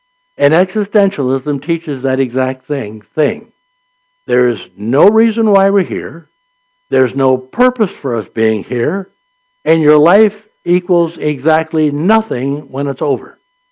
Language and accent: English; St. Charles, United States; I'll just say St. Charles because that's my hometown